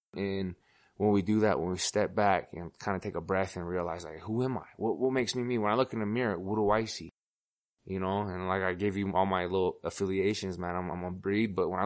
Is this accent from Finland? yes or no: no; Wales, United Kingdom; I'm German. I'm proud of my German roots, my Welsh roots. … you know. It means son of David. I come from Wales.